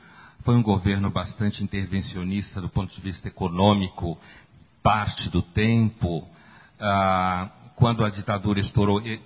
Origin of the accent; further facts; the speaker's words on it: Pernambuco, Brazil; Eu sou pernambucano